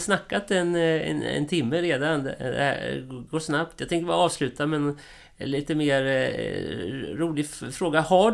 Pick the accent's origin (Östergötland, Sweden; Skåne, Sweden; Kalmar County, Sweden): Kalmar County, Sweden; Gamleby; born there; jag är född på Östersjön i Gamleby som ligger norr om Västervik.